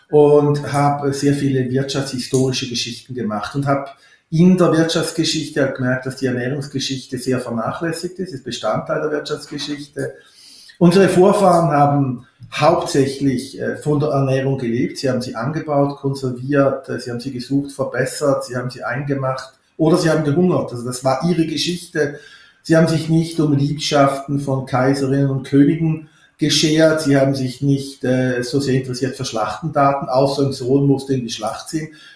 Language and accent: German; Switzerland; dass ich mich nicht so sehr als Schweizer fühle. Ich fühle mich eigentlich als Europäer, und da, wenn ich einen Kulturraum definieren muss, fühle ich mich als Mensch des Alpenraums